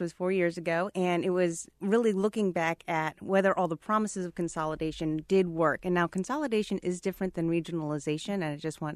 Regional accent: Massachusetts, United States; I'm from Massachusetts, so I understand small New England towns and New England in town form of government.

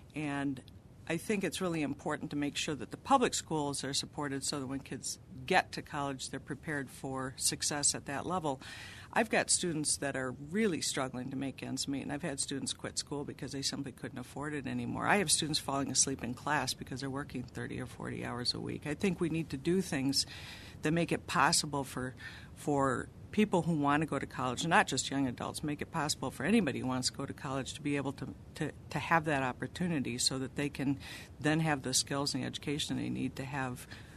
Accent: Michigan, United States; also born or lived in Argentina; I'm originally from Michigan. My dad, as I said, is a minister. We lived out of the country when I was a kid. We lived out in Argentina.

